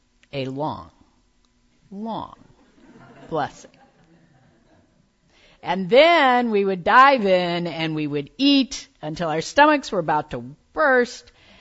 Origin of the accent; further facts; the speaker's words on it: Michigan, United States; I grew up outside of Detroit, Michigan, but summer vacation was a trip to Virginia, Central Virginia, where my mother was from